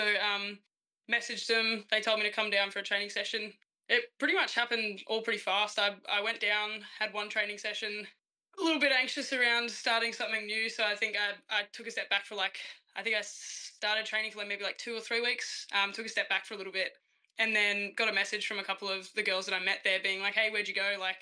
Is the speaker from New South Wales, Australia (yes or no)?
no; Victoria, Australia; I played mostly school footy growing up in Victoria